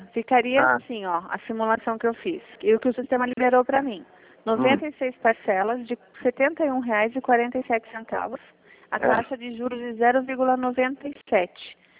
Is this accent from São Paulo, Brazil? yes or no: yes; Sorocaba, São Paulo, Brazil; eu sou de Sorocaba, né?